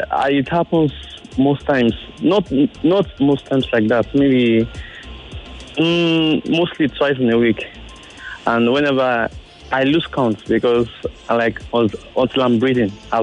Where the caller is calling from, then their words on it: Ikorodu, Lagos, Nigeria; I'm calling from Ikorodu.